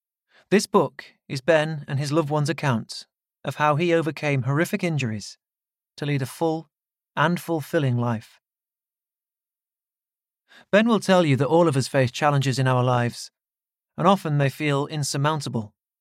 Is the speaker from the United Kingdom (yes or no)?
yes; Doncaster, Yorkshire and the Humber, United Kingdom; born there; I was born in Doncaster, an old mining town in South Yorkshire, on a sunny spring day in 1984.